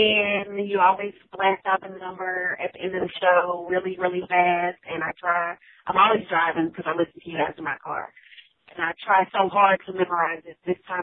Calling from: Houston, Texas, United States; I'm calling from Houston, Texas. Go, Texas.

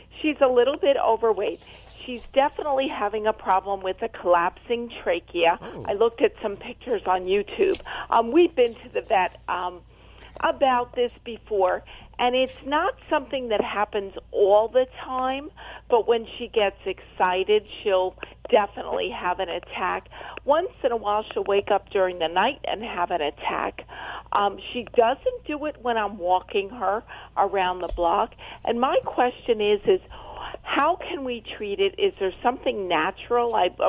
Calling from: Adamstown, Pennsylvania, United States; I'm calling from Adamstown, Pennsylvania.

